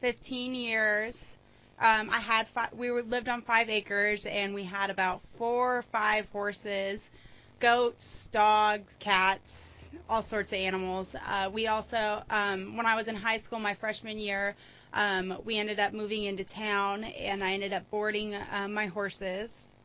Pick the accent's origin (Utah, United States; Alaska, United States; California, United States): California, United States; Redding; also born or lived in Palo Cedro; Reading, California, as well as Palo Cedro.